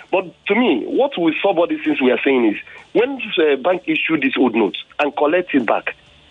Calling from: Lagos, Nigeria; I'm calling you from Ejanikin area in Lagos.

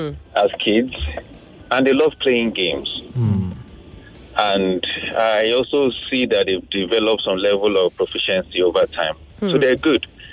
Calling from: Ikeja, Lagos, Nigeria; I'm calling from Ikeja.

